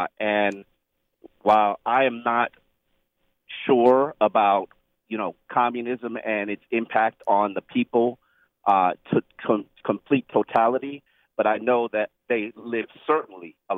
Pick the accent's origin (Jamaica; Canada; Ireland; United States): Jamaica; I'm Jamaican.